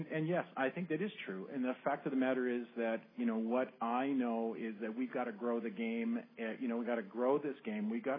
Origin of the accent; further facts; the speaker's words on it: Canada; it's that inclusiveness, which I think is such a special part of being Canadian.